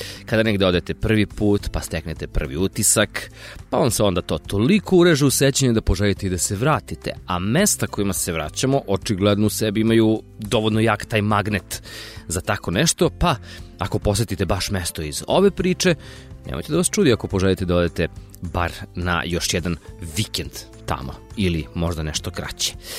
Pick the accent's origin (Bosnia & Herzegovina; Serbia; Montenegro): Serbia; Velika Kruševica, Šumadija and Western Serbia; detinjstvo smo proveli u Velikoj Kruševici kod Rekovca